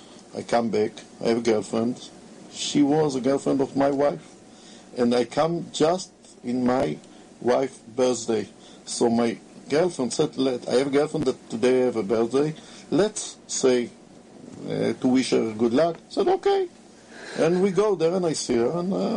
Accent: Kfar Saba, Central District, Israel; now in Ra'anana, Israel; And I'm from Kfar Saba. So we decided to live in Ranana.

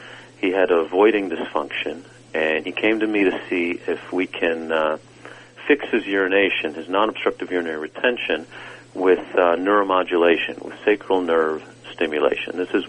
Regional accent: Cleveland, Ohio, United States; now in Texas, United States; where I grew up in Cleveland, it was called Pop, or where I'm in Texas now, it's called Coke.

